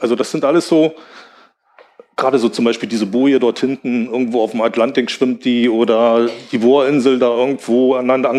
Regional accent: Brandenburg an der Havel, Brandenburg, Germany; Ich komme aus Brandenburg, aus der Stadt Brandenburg.

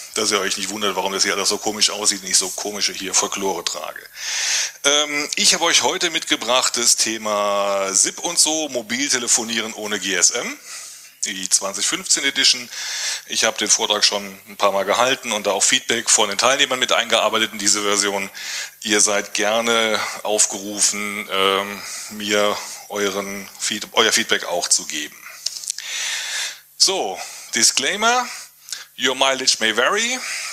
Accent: Stuttgart, Baden-Württemberg, Germany; Ich komme aus Stuttgart und bin dort im NoSpy e.V. aktiv.

